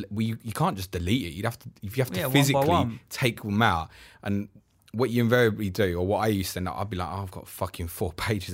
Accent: United Kingdom; Nah, we're British. It's not masculine.

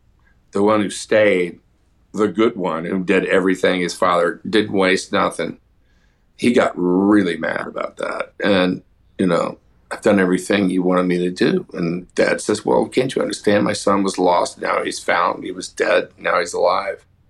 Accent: Houston, Texas, United States; now in Nashville, United States; You know, I grew up in Houston, and I still have a house there

